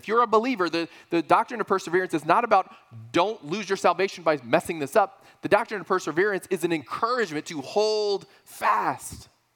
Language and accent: English; San Antonio, Texas, United States; In high school, I grew up in San Antonio, Texas.